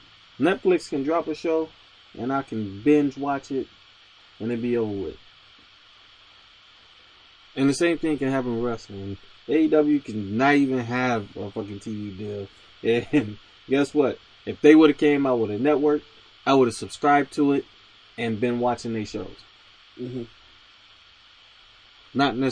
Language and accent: English; North Carolina, United States; I'm from North Carolina.